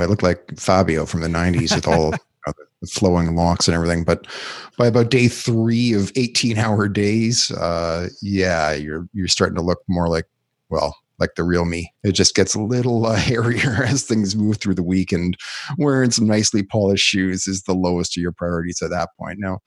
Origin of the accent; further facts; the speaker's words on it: Canada; And I'm Canadian.